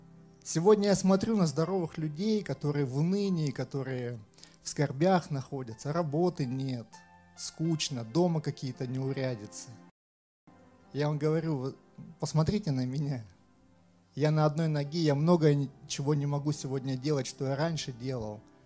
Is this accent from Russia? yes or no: yes; Siberia, Russia; обычный парень из Сибири